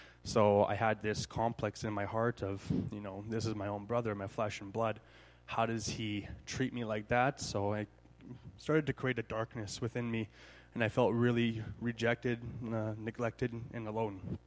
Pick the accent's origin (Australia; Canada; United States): Canada; Edmonton, Alberta; I'm from Edmonton, born and raised. But like Chris was saying … I'm 27 years old. I'm almost 28 now.